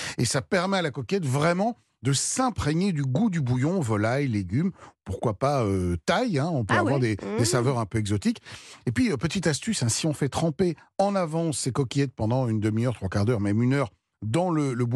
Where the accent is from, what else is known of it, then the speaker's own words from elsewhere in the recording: France; chez nous en France